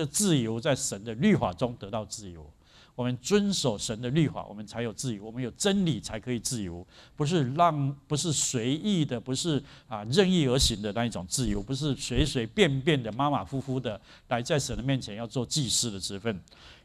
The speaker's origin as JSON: {"language": "Chinese", "country": "China", "said": "如果我们中国人只关心中国事，"}